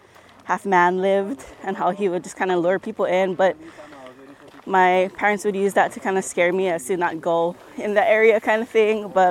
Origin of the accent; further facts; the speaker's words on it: Ewa Beach, Hawaii, United States; I'm from Eva Beach. And this is my first time here in Makua Valley.